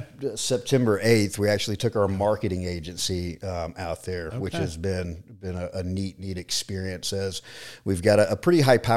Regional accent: Buford, Georgia, United States; prior to that, we lived here in Georgia, born and raised in Buford, Georgia, married to my high school sweetheart.

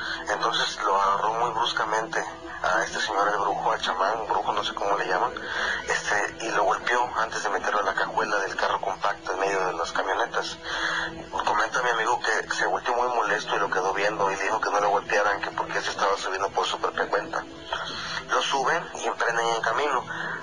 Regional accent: Chiapas, Mexico; Chiapas no me mencionó porque yo soy de Chiapas

